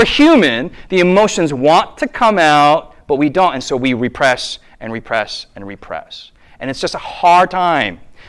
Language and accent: English; United States; I'm an American.